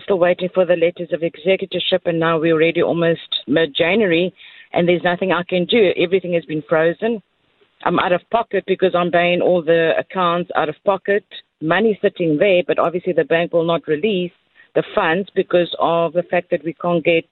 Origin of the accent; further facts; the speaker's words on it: Port Elizabeth, Eastern Cape, South Africa; I'm actually from Port Elizabeth.